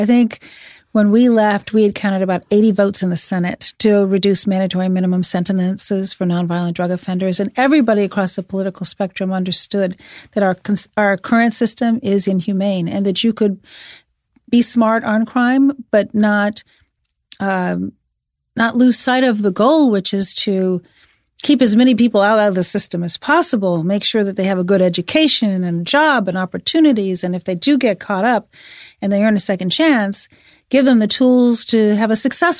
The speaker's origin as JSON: {"language": "English", "town": "Chicago", "region": "Illinois", "country": "United States", "said": "And, you know, I'm from Chicago, and you see what's happening in Chicago."}